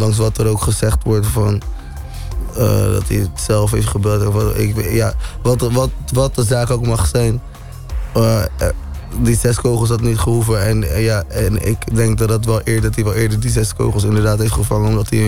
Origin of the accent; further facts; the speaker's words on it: Rotterdam, South Holland, Netherlands; ik kom ook uit Rotterdam en omstreken.